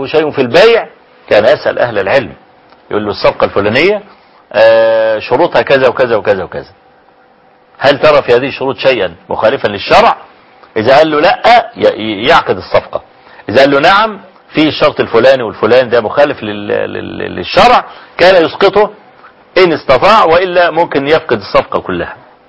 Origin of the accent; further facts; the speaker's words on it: Kafr El Sheikh, Kafr El Sheikh Governorate, Egypt; المعهد الدين الأزهري عندنا في كفر الشيخ يعني.